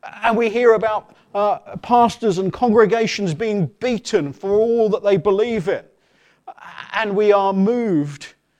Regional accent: England, United Kingdom; We're British folk, aren't we? Or I should say English, you know, stiff upper lip.

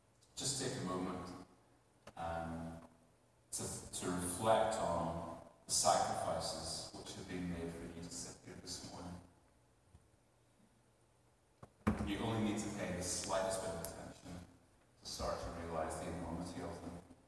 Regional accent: Northern Ireland, United Kingdom; I grew up in Northern Ireland. I was born in 1981, which makes me 37.

